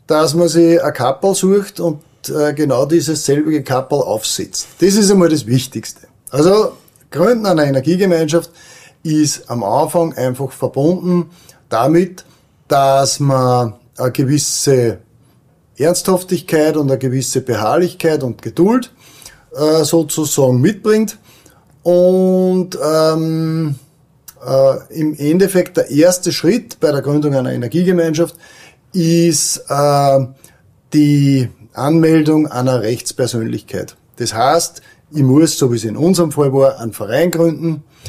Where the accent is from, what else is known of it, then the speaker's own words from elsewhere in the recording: Weizenkirchen, Upper Austria, Austria; Ich komme aus Weizenkirchen und bin dort in der Gemeindepolitik als Gemeindevorstand